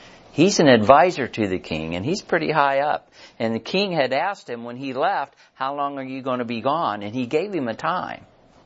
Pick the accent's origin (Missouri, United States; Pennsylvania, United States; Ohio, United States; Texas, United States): Missouri, United States; and even I'm from Missouri, even though I don't live in Missouri right now, I still am one of these guys that you got to show me stuff.